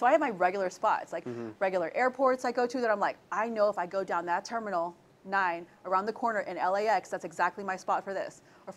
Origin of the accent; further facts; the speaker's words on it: Alabama, United States; I don't know if you know this, but I'm from Alabama.